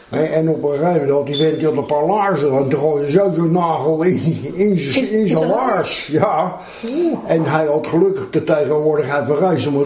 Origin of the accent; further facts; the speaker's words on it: Leiderdorp, South Holland, Netherlands; Ik ben in Leiden geboren, maar ik heb de eerste levensjaren doorgebracht in Leiderdorp, in de Doeslaan.